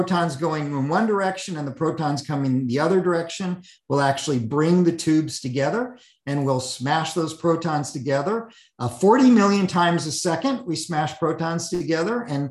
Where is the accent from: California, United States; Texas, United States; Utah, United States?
Texas, United States; Fort Worth; born there; I was born in Fort Worth, Texas, when my dad was a student at Dallas Theological Seminary.